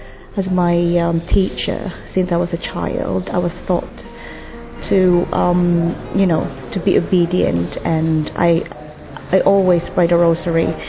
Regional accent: Philippines; I'm from the Philippines. I am 35 years old.

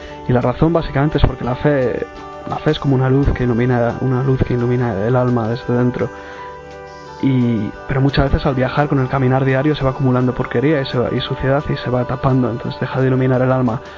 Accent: Madrid, Community of Madrid, Spain; tengo 26 años y vengo de Madrid.

